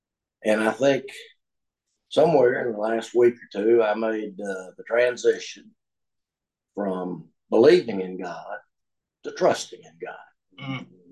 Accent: Tennessee, United States; My roots. I grew up in East Tennessee, in a brand new subdivision.

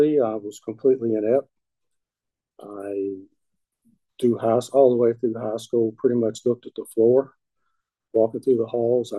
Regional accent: West Virginia, United States; So I was the oldest of four. I grew up in West Virginia in an alcoholic household.

